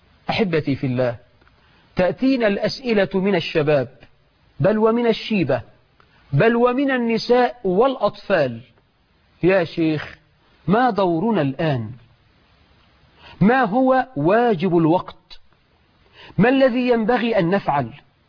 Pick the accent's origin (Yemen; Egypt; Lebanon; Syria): Egypt; مرت بلدنا مصر بأجواء وأحوال لم يعرفها المصريون منذ عهد الفراعين